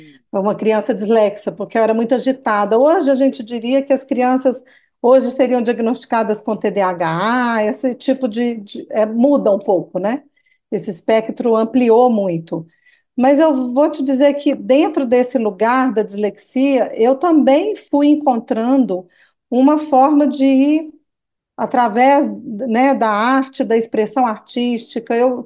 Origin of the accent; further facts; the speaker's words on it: Minas Gerais, Brazil; accent: mineiro; now in São Paulo, Brazil; eu sou mineira, né? As pessoas vão perceber pelo meu sotaque.